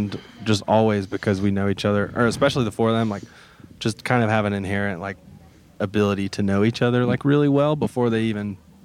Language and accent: English; Bluff Park, Alabama, United States; and I'm from a neighborhood. I grew up in Bluff Park.